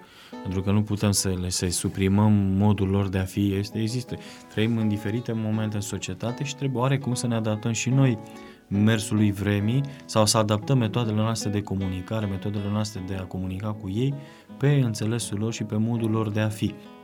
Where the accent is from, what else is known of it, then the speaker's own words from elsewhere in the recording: Oltenia, Romania; noi suntem priviți în ansamblu ca olteni și, într-adevăr, despre Oltenia se spune că sunt oameni un picuț mai reci în comunicarea cu ceilalți